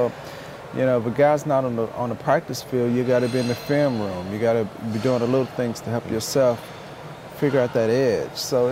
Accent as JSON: {"language": "English", "town": "Baton Rouge", "region": "Louisiana", "country": "United States", "tie": "born or raised there", "also_born_or_lived": "New Orleans", "said": "Hurricane Katrina hit, and I was born in New Orleans, but, you know, I was raised in Baton Rouge"}